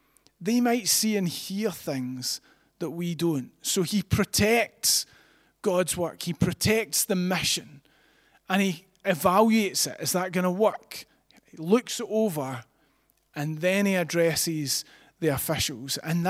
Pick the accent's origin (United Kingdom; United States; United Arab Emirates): United Kingdom; I was genuinely a little bit worried that because we're British, nobody would stand up.